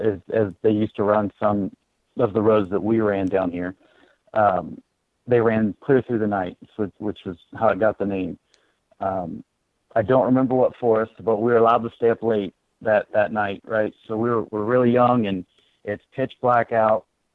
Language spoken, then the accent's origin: English; Chillicothe, Ohio, United States; So for me, my family, I was born and raised in Chillicothe, and we were very fortunate to have the Sunriser 400 in our backyard.